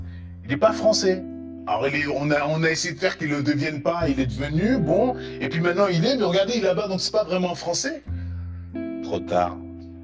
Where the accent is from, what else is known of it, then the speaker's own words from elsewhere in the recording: France; Et j'ai pas besoin de prouver à quel point je suis français.